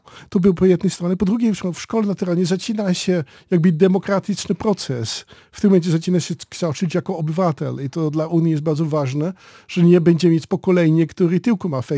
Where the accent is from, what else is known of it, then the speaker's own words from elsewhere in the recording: Netherlands; Polish is a second language; Ja myślę, że ja byłem jako Holender akceptowany